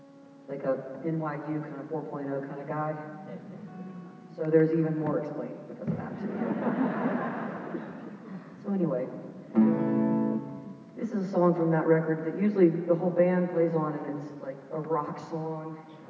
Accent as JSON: {"language": "English", "town": "Atlanta", "region": "Georgia", "country": "United States", "tie": "born or raised there", "said": "I grew up in Atlanta. I was born in 64"}